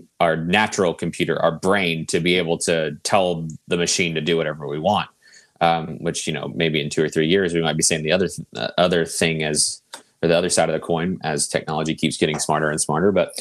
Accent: Virginia, United States; You know that … is from my hometown, my home area.

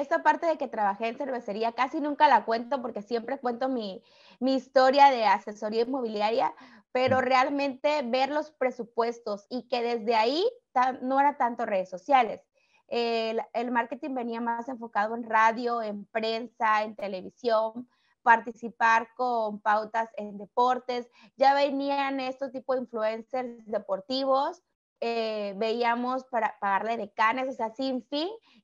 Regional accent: Veracruz, Mexico; Pues mira, yo soy veracruzana y tengo muchos amigos que tienen inmobiliarias que empezaron desde cero.

